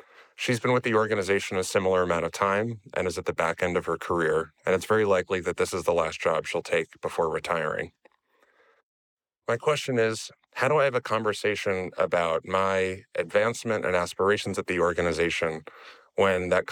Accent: United States; now in Amsterdam, Netherlands; I'm an American expat currently living in Amsterdam in the Netherlands.

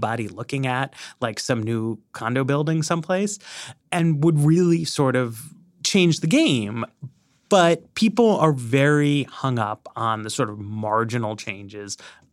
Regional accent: New York, United States; I grew up in New York, right?

